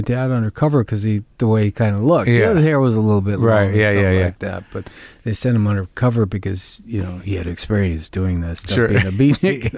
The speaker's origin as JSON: {"language": "English", "region": "Montana", "country": "United States", "tie": "born or raised there", "also_born_or_lived": "Yellowstone / Cuyahoga Valley", "said": "Montana was basically my first memories. I grew up in Glacier National Park, which is 20 miles off the res."}